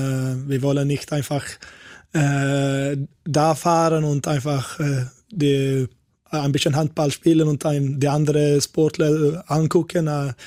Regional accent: Gothenburg, Västra Götaland County, Sweden; German is a second language; Wir waren in meiner Heimat, Göteborg.

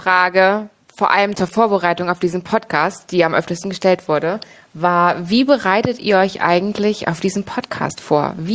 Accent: Berlin, Germany; ich bin aus Berlin und sitze in meinem Homeoffice in Berlin

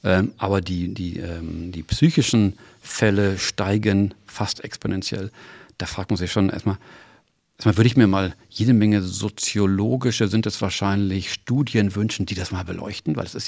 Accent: North Rhine-Westphalia, Germany; Und jetzt kommt leider in meine Heimat nach NRW.

